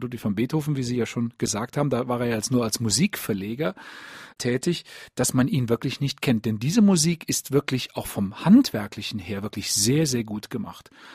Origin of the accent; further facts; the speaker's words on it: Rhineland, Germany; born there; now in Bavaria, Germany; das kann ich als gebürtiger Rheinländer schon sagen